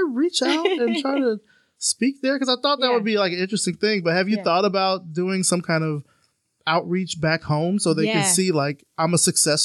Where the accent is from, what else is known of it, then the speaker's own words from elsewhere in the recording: Selma, Alabama, United States; because I'm from Selma, Alabama, and I'm thinking, what could I do?